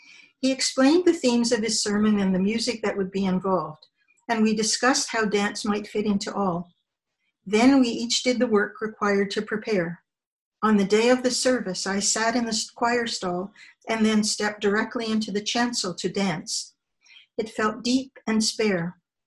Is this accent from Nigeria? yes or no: no; Edmonton, Alberta, Canada; moved away; In the fall of 1971, I left my hometown of Edmonton and moved east to study at Toronto Dance Theatre. I lived on Jarvis Street north of Carleton